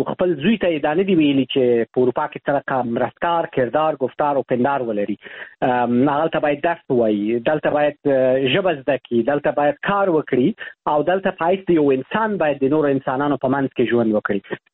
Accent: Afghanistan; زه د افغانستان یم.

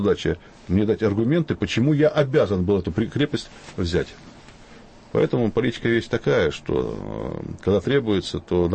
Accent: Riga, Latvia; moved away as an adult; хотя я латыш, у меня там живет в Риге живет мама, сестра, там похоронен отец, но с 92 года мне запрещен въезд в Латвию.

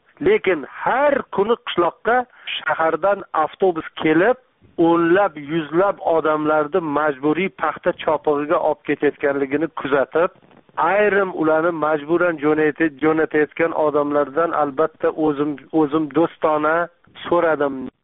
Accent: Jizzakh Region, Uzbekistan; men o'zim tug'ilib o'sgan Jizzax tumanini Malgizor tol etaklarida o'zim bolaligim o'tgan, o'zim tug'ilgan qishloqlarda

